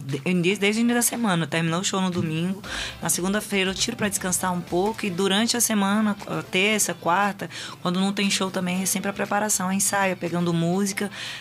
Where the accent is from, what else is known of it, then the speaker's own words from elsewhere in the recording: Pastos Bons, Maranhão, Brazil; Não, eu sou do interior do Maranhão. Eu sou da cidade chamada Pastos Bons.